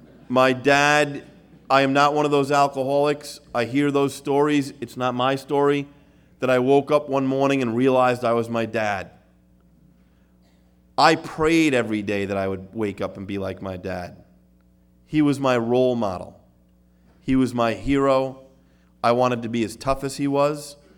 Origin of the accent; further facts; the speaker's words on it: New York, United States; I grew up in New York.